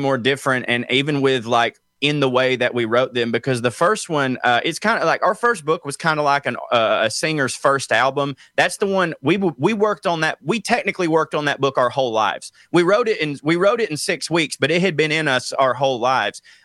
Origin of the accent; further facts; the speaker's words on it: the South, United States; growing up in the South, everyone is like, I'm Scots Irish Cherokee, or, you know, I got Scottish whatever.